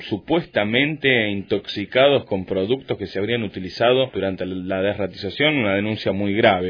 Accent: Río Grande, Tierra del Fuego, Argentina; born there; todos aquellos que somos nacidos en Río Grande o que residimos desde hace mucho tiempo aquí

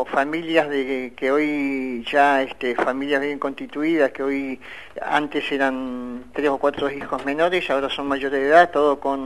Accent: Río Grande, Tierra del Fuego, Argentina; Nosotros, la gente que somos acá de Río Grande, siempre decíamos que teníamos unas calles muy anchas

